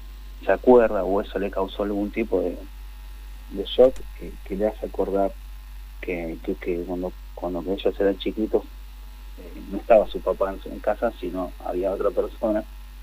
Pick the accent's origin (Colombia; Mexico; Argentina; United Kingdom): Argentina; Cinco Saltos, Río Negro; born there; yo nací en Cinco Saltos